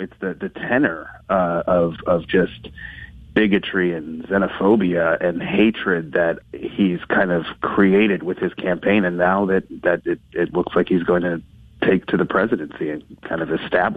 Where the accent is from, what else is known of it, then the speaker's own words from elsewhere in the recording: Dearborn, Michigan, United States; You know, I grew up in Dearborn. I now live a bit outside of that community